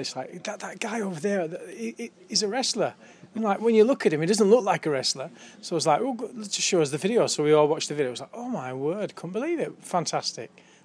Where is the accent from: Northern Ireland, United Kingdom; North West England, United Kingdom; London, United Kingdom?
North West England, United Kingdom; also born or lived in Italy; I came from Lancashire